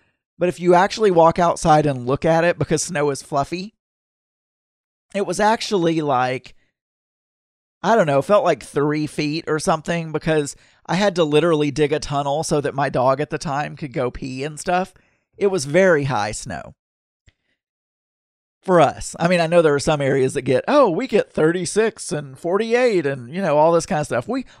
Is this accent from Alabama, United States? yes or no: no; Arkansas, United States; I grew up in South Arkansas, and South Arkansas is more New Orleans, more Louisiana-type weather.